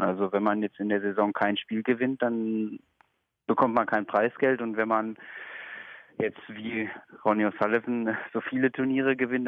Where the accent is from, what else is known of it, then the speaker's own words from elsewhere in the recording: Essen, North Rhine-Westphalia, Germany; Ich hatte halt Glück, dass ich komme aus Essen und dass es hier einen Snookerverein gibt.